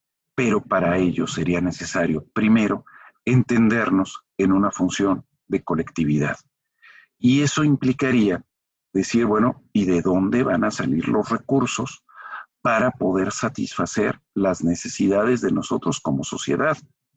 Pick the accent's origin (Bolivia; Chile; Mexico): Mexico; sino como mexicanos